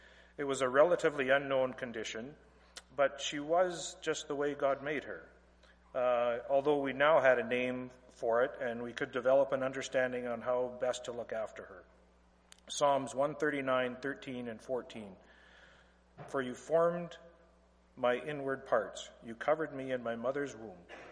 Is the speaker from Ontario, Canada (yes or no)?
no; Vulcan, Alberta, Canada; I grew up in Vulcan, Alberta, as a regular attender of church, youth group, and camp.